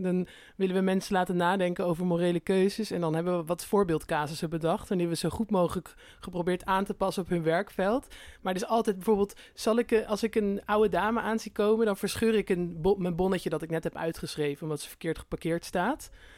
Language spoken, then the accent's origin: Dutch; Amsterdam, North Holland, Netherlands; We komen ook allebei uit Amsterdam.